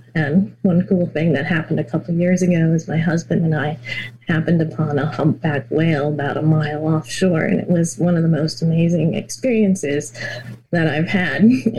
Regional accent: McPherson, Kansas, United States; now in New Jersey, United States; But I grew up in the Midwest. I actually graduated from high school in McPherson, Kansas. And so I'm a little bit familiar with the state.

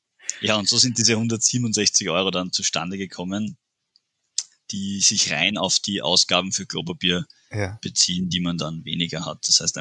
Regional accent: Vienna, Austria; Bei uns in Wien gab es das auch mal

